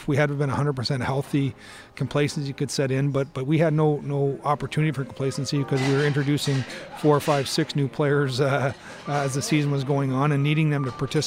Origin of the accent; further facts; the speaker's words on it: Canada; as a Canadian